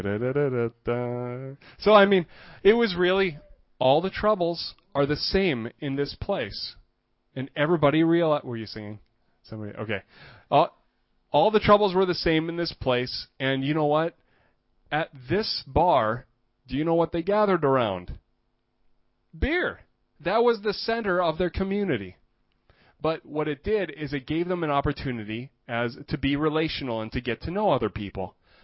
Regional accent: Minnesota, United States; now in Sweden; Me living in Sweden, growing up in Minnesota in the middle of the United States

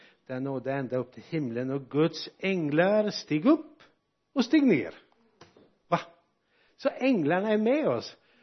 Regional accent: Bäckefors, Västra Götaland County, Sweden; born there; also born or lived in Bangladesh; jag är bara från Sverige, jag var född i Bäckefors i Dalsland

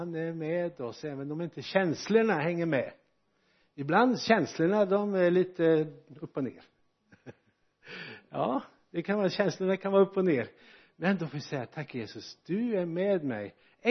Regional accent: Bäckefors, Västra Götaland County, Sweden; born there; also born or lived in Bangladesh; jag är bara från Sverige, jag var född i Bäckefors i Dalsland

